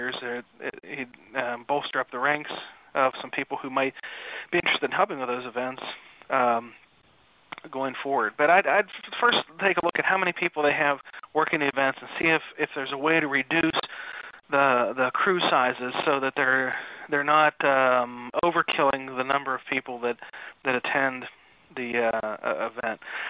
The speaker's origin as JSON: {"language": "English", "region": "Minnesota", "country": "United States", "said": "I'm from Minnesota, and I do some fishing"}